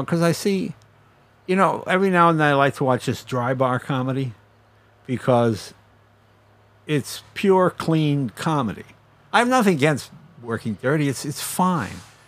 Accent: New England, United States; we grew up in New England.

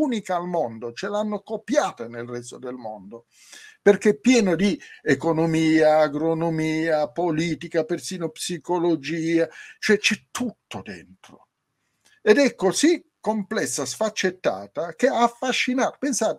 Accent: Matera, Basilicata, Italy; sono di Matera e quell'altro è di Udine

